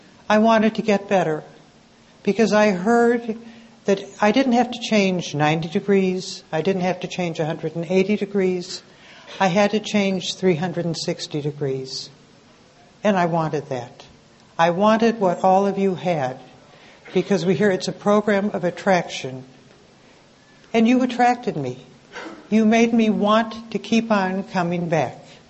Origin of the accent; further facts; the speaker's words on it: New York, United States; I grew up in New York where we would have the dinner before the meeting in a coffee shop.